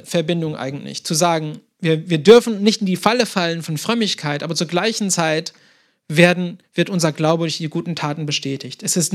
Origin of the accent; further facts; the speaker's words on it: Ankara, Turkey; Ist eigentlich, wo meine Heimat ist, in Ankara. Das ist damals Galatien hier, also Zentraltürkei.